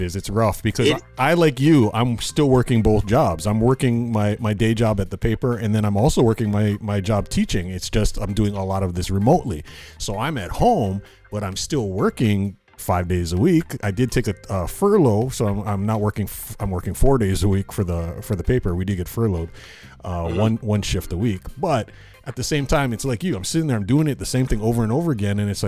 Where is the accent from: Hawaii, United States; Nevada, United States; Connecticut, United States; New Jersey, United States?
Hawaii, United States; And you have the right as a Hawaiian to go to the beach.